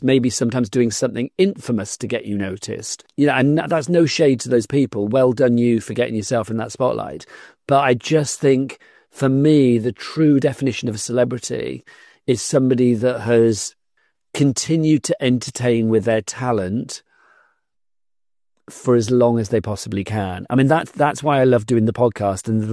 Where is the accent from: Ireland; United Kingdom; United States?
United Kingdom; Gloucester, South West England; now in London, United Kingdom; I went to college in London. I grew up in Gloucester in the West Country of the UK. And then I moved to London to go to the London College of Printing in 1987.